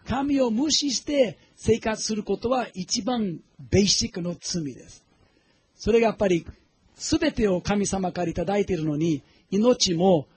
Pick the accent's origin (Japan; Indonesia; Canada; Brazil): Brazil; ブラジルはこのカトリックの背景が強いから、僕はブラジルで育ちましたんですけども